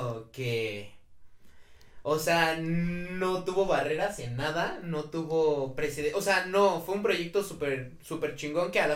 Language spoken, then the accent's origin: Spanish; Mexico; Siempre lo va a ver como mexicanos que somos.